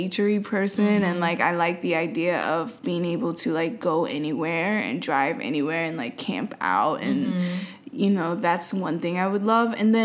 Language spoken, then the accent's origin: English; New York, United States; But, you know, I'm a New Yorker at heart.